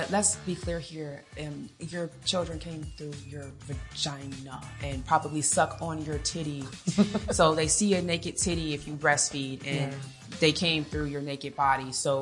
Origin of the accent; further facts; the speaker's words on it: United States; I'm from America and I'm here in Nigeria